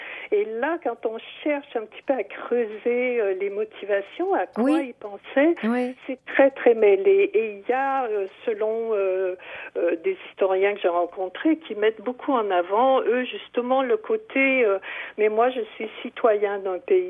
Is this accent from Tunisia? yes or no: no; Quebec, Canada; now in France; je suis québécoise pure laine, je vis en France depuis très longtemps, mais je garde une petite sensibilité pour tout ce qui se passe là-bas.